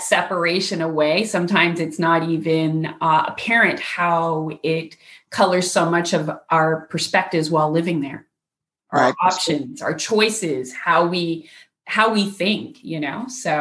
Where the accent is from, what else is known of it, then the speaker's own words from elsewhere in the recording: Montreal, Quebec, Canada; moved away as an adult; I'm originally from Montreal, Quebec myself.